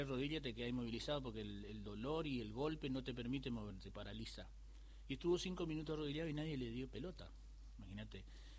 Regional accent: Misiones, Argentina; also born or lived in Santa Fe; Yo nací en Santa Fe, pero me crié en Misiones. Y me gusta decir que los misioneros nacemos donde se nos da la gana. Porque yo me siento misionero de los muy chiquititos, vivimos allá en el medio de la selva.

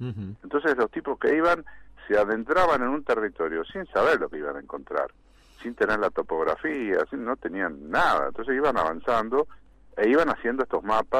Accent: Santa Fe, Argentina; Y yo soy de Santa Fe.

